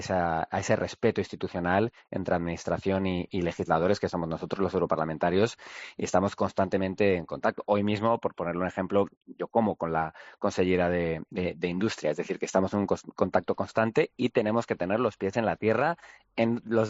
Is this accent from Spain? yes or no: yes; Galicia, Spain; yo estos días estoy en Galicia y voy a Galicia porque es donde está mi familia, es mi tierra.